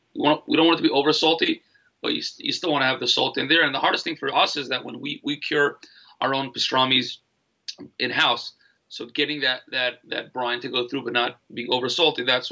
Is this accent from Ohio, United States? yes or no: no; Brooklyn, New York, United States; I'm from Brooklyn, so I'm able to do stuff that, if I want to do this, if I want to do prime rib, I'm doing prime rib today.